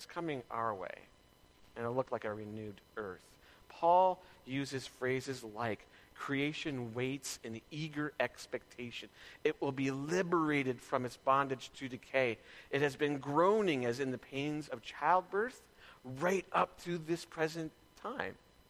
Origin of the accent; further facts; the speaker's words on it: Chilliwack, British Columbia, Canada; I'm from Chilliwack. Want to try that one out?